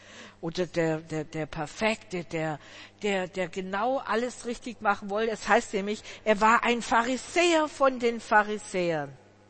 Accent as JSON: {"language": "German", "region": "Southern Germany", "country": "Germany", "tie": "born or raised there", "said": "aber ich bin im Pietismus in Süddeutschland aufgewachsen."}